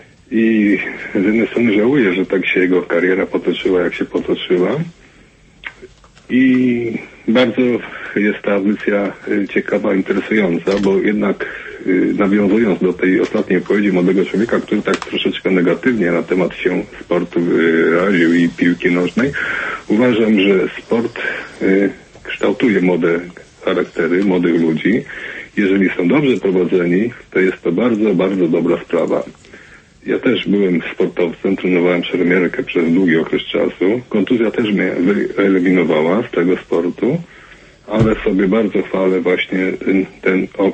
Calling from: Łódź, Łódź Voivodeship, Poland; z Łodzi. Mam 48 lat, już troszeczkę mam.

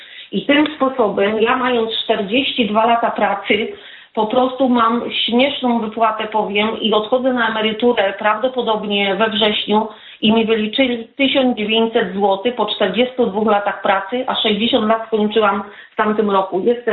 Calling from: Łódź Voivodeship, Poland; z okolic Sieradza.

